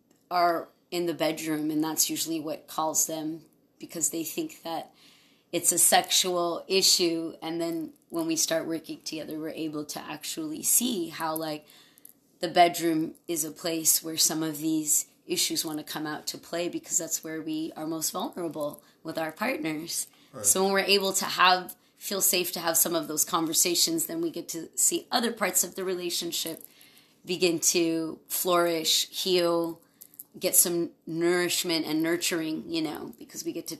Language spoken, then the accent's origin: English; Santee, California, United States; I was, you know, a first-generation immigrant growing up in Santee.